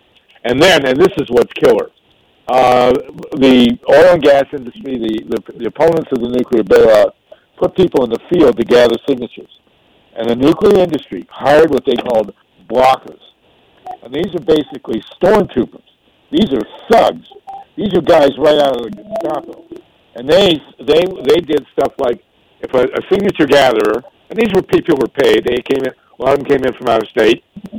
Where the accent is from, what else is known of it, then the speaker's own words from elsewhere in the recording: Columbus, Ohio, United States; And I grew up in Columbus. I never heard of earthquakes in Ohio